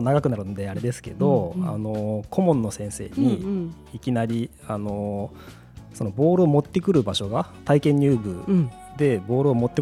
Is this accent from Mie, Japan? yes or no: no; Shizuoka, Japan; でまあ僕は静岡出身なんですが